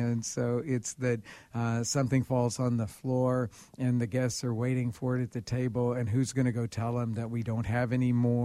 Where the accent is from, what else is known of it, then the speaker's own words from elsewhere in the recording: Oklahoma City, Oklahoma, United States; I grew up in Oklahoma City in a barbecue restaurant, if you can believe that.